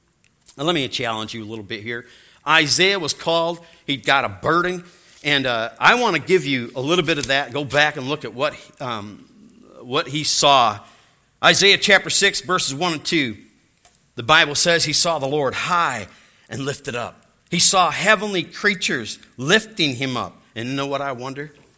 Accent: Michigan, United States; now in Ireland; because I'm from Michigan and been living in Ireland.

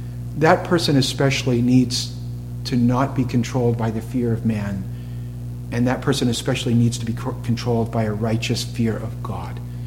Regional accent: New England, United States; Even though I'm from New England

